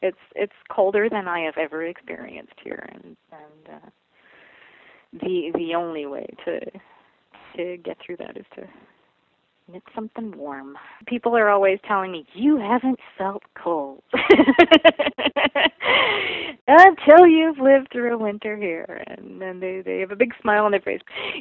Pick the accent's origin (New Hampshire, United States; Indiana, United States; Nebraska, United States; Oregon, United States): New Hampshire, United States; also born or lived in Boston, United States; I'm from New England, and I lived in Boston for a long time, and in New Hampshire is where I grew up.